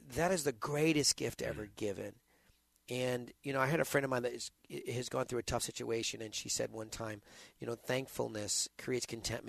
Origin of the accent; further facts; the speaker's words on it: United States; I'm also very proud of our culture at Christmas, and this may seem as an American, because I think that there's a wonderful givingness to our country